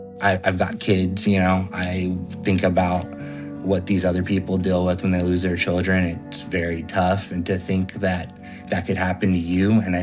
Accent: Fresno, California, United States; I'm from Fresno, California.

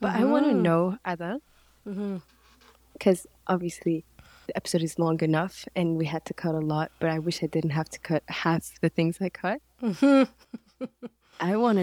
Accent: Mauritania; English is a second language; I didn't grow up in the West at all. I'm Mauritanian and I grew up in Mauritania. Being Muslim was never an issue because I'm in a Muslim country, right?

